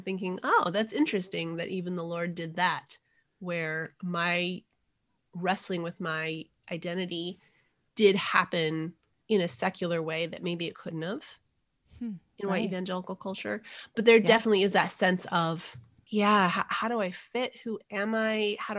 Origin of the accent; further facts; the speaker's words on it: New Mexico, United States; I also was born and raised in New Mexico, which is itself that mestizo state